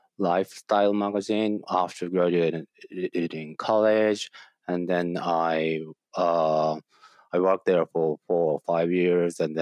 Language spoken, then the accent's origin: English; Kanagawa, Japan; I'm from Kanagawa, next to Tokyo, and I grew up in a suburb. It's like New Jersey, sort of, I would say.